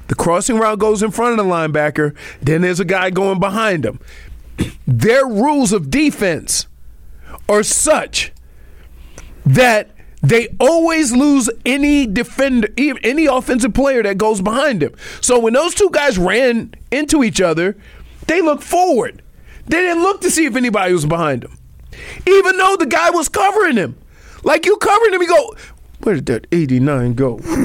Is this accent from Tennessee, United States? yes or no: no; Louisiana, United States; here's how I was taught because I came from Louisiana and I went up to Michigan.